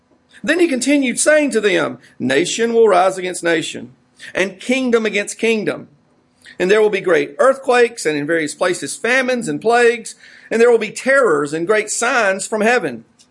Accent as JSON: {"language": "English", "town": "Whitmire", "region": "South Carolina", "country": "United States", "said": "We came from Whitmire. It was about 3 hours, 3.5 hours, and we would drive to Myrtle Beach"}